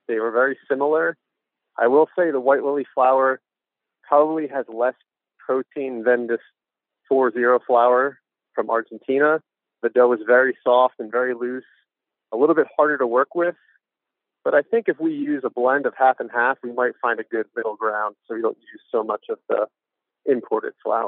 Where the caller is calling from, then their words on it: Atlanta, Georgia, United States; I'm calling from Atlanta, Georgia.